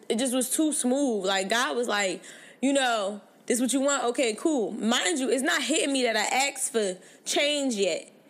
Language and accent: English; New Jersey, United States; now in Maryland, United States; So, as y'all know, I am from Jersey, brick city in the house, okay? But I currently live in Maryland, right?